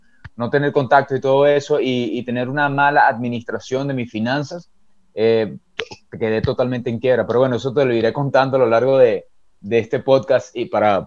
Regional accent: Venezuela; now in Guatemala; O sea, yo desde que yo salí de Venezuela, para nada.

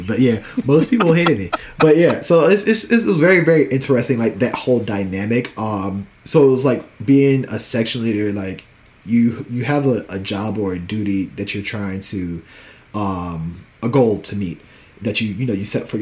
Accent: Richmond, Virginia, United States; I'm from Richmond, Virginia, Henrico County.

